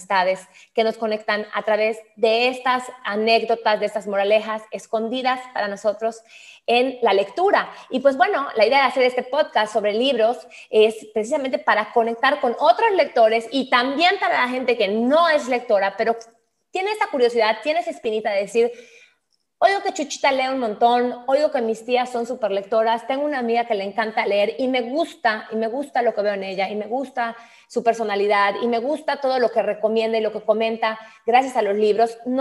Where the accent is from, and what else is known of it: Mexico